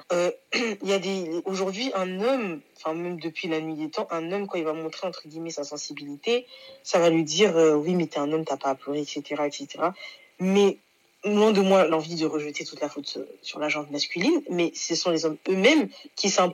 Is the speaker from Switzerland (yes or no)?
no; Île-de-France, France; Salut tout le monde … j'ai 17 ans et je suis d'Île-de-France.